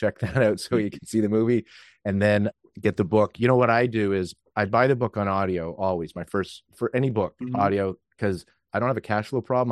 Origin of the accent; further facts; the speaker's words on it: Canada; I'm Canadian